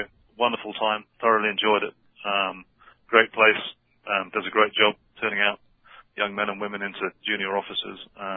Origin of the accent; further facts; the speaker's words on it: South West England, United Kingdom; also born or lived in London; So I grew up mainly in. I was born in London. Grew up mainly in southwest England. The two most southwesterly counties: Cornwall, which is the most southwesterly county, and then latterly in Devon, which is the next most southwesterly county.